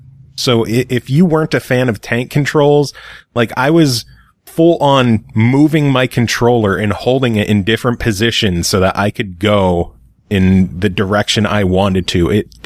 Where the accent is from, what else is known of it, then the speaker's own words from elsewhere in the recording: United States; Well, I'm American, so fuck you. How about that? My American is showing.